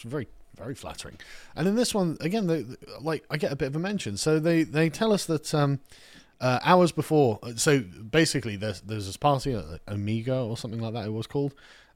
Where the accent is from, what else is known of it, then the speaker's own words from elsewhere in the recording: England, United Kingdom; I'm an Englishman, obviously